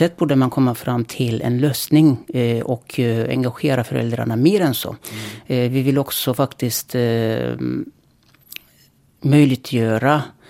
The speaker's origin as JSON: {"language": "Swedish", "country": "Sweden", "said": "Jag är som sagt en svensk politiker."}